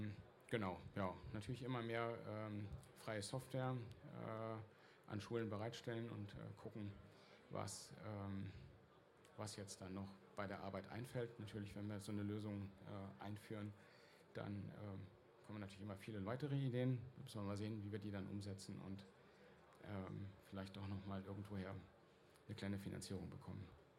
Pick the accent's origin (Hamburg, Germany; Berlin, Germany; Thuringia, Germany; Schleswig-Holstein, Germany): Berlin, Germany; Ja, ich komme aus Berlin und da war es da so.